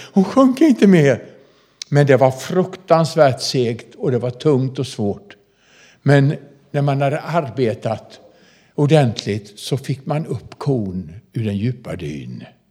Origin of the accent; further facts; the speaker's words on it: Sweden; Men jag är nog den svensk som har träffat flest fångar.